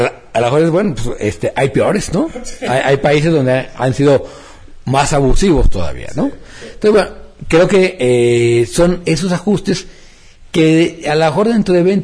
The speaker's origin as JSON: {"language": "Spanish", "country": "Mexico"}